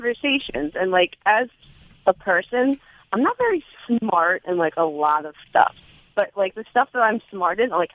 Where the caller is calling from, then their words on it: New York, United States; Long Island.